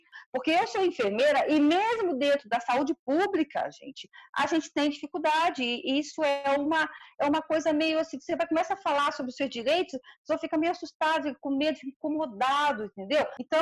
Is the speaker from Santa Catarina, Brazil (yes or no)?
no; Rio de Janeiro, Brazil; now in São Paulo, Brazil; Eu sou do interior do Rio, me formei em técnica de enfermagem, depois eu vim para São Paulo